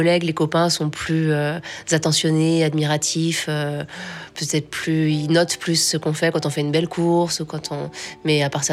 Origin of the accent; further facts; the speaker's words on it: Servoz, Auvergne-Rhône-Alpes, France; also born or lived in Chamonix; Donc moi, je suis née à Chamonix, j'ai grandi à Servoz, juste à côté de ma maison.